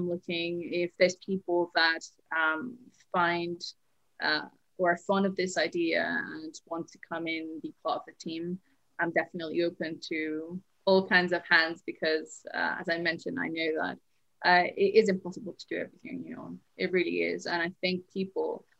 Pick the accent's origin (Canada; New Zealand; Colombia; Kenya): Colombia; I'm originally from Colombia, so my name is a Spanish name.